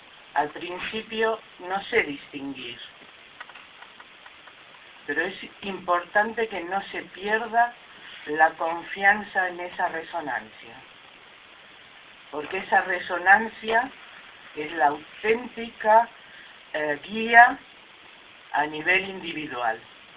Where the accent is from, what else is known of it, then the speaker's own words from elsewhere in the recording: Buenos Aires, Argentina; now in Spain; y, como puede notarse, soy nacida en Buenos Aires, donde me formé a nivel psicosomático